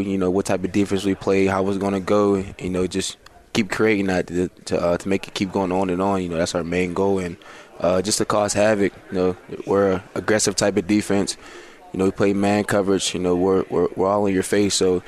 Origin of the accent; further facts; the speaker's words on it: Pennsylvania, United States; it just feels good to go back to Penn State and play, you know, in my home state.